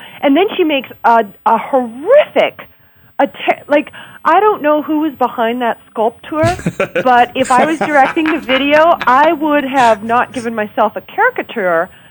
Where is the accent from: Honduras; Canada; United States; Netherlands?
Canada; Now, hold on. Being a Canadian, I need to know, I need clarification.